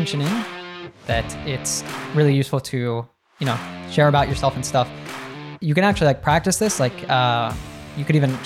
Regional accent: United States; for me growing up in the States

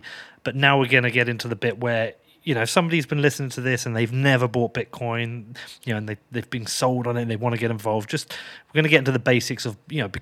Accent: United Kingdom; we're from Western countries, you know, you're from the US, I'm from the UK.

